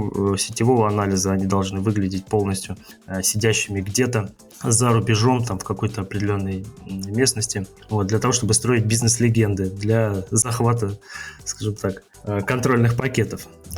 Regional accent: Bryansk, Bryansk Oblast, Russia; я вообще изначально из Брянска, и там я закончил физмат.

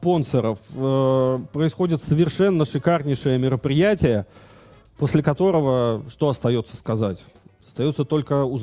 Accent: Saint Petersburg, Russia; И я как человек из Питера, я решил, что давайте мы сделаем второй ивент в Питере.

